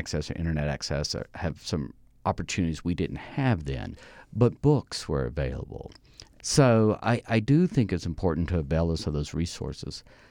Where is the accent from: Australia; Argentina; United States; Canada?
United States; Mississippi; So, for example, I'm from Mississippi. I graduated in a class of 29 people.